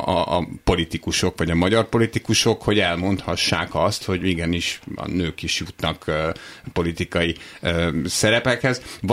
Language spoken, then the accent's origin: Hungarian; Hungary; Én magyar vagyok, tehát nyilván a saját országom jut eszembe